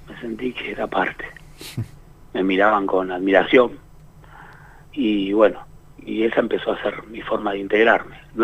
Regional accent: Buenos Aires, Argentina; soy del barrio de Flores.

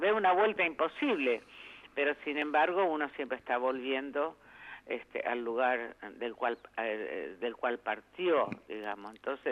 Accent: Villaguay, Entre Ríos, Argentina; Para mí es muy importante porque mi pueblo es Villaguay.

